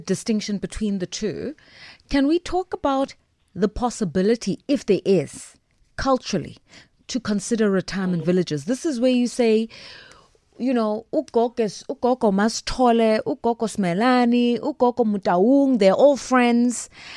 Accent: South Africa; yes, we're not all Black, white and Indian, but we're all South African.

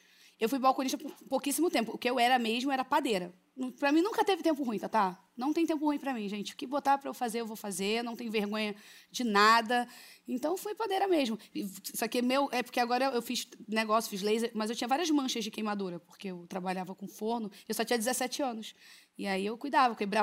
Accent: Rio de Janeiro, Brazil; eu amo o funk, é da onde eu vim, né? Eu vim da comunidade do Rio de Janeiro.

